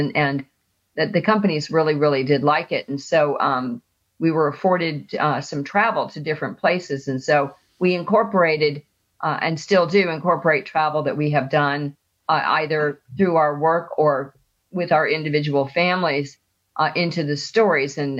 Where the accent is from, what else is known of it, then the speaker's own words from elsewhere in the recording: California, United States; now in Texas, United States; I grew up in California and migrated to Texas, whereas Charles is a native Texan.